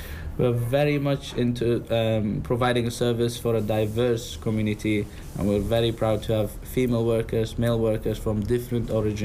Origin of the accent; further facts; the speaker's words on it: United Kingdom; So, yes, I am from Afghanistan.